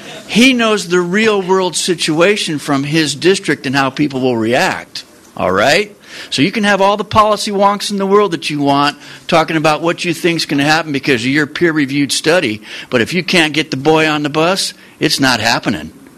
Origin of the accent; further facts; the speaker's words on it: Roseland, California, United States; from Roseland, and up on that map right behind here about Bay Area suburbanization of poverty is where my disadvantaged community can be seen up in Santa Rosa.